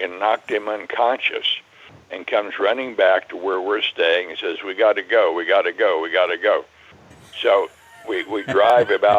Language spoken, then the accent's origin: English; Ohio, United States; Originally, southwestern Ohio, down by the near the Ohio River.